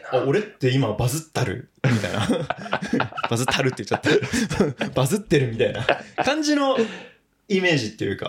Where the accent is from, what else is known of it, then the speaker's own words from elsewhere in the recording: Choshi, Chiba, Japan; 地元は千葉県の銚子市です。